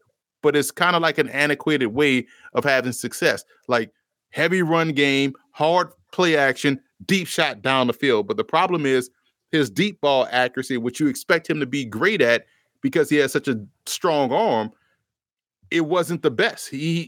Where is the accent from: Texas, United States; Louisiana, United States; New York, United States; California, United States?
Louisiana, United States; New Orleans; someone that grew up, born and raised in New Orleans would utter the words, Tulane Cotton Bowl beats USC